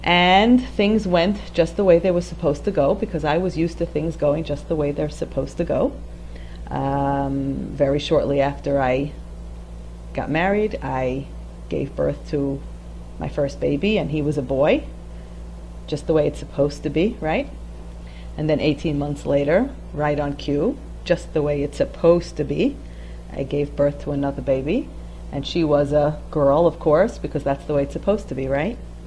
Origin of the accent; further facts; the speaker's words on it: Brooklyn, New York, United States; I grew up in the Bar Park section of Brooklyn, went to Beis Yaakov, you know, had everything just fine, grew up with a normal childhood in a stable home.